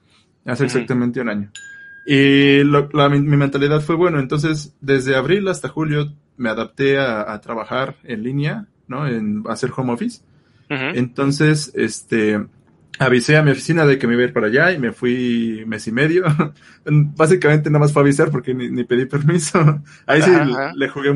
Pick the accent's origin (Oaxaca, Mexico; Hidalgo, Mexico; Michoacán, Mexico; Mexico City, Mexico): Mexico City, Mexico; Toda mi vida he estado a más de 2 horas de la escuela, del trabajo, entonces ya sabes que esta ciudad, aquí, bueno, soy de la Ciudad de México, es horrible.